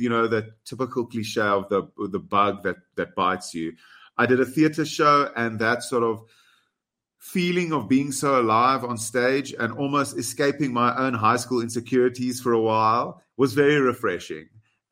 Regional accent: South Africa; And as a South African, I'm proud.

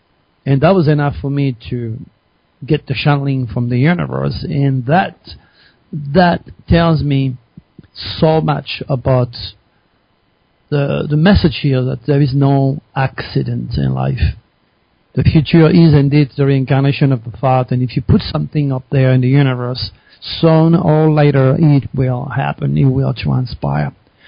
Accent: France; English is a second language; now in United States; And then he goes, where are you from? Because you recognize my accent. And I said, well, I'm from France.

